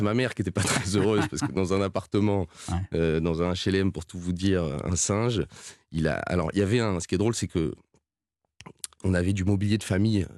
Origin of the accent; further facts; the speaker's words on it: Quebec, Canada; born there; also born or lived in France; moi, je suis né au Québec et ma grande sœur, elle est née au Panama. Et puis après, on a fini par retourner en France.